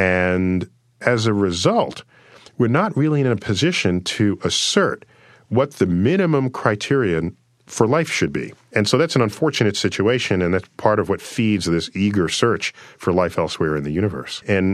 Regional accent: United States; And my big concern is, just as an American, that the rest of the world has discovered space.

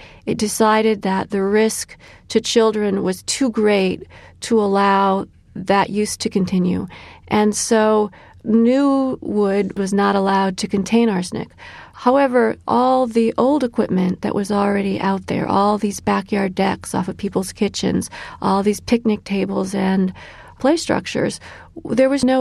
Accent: Illinois, United States; My son Elijah is named after a 19th century abolitionist from my home state of Illinois

